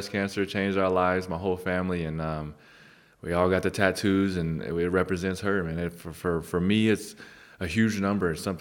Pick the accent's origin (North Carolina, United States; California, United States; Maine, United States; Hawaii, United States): North Carolina, United States; High Point; also born or lived in Charlotte; No, I'm born in High Point, North Carolina. So it's